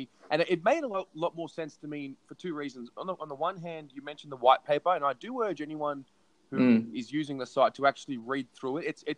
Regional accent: Australia; Obviously, I come from Australia

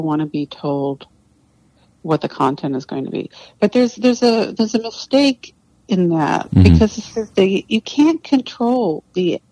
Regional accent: New York City, New York, United States; born there; when I was born in 1958 in New York City

